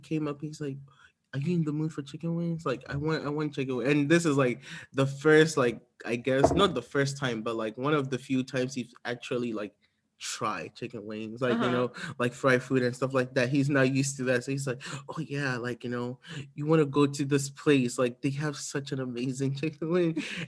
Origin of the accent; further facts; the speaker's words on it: New York City, New York, United States; But yeah, I'm from, my parents are from Ghana, I'm from New York City, yeah, and I guess that's me.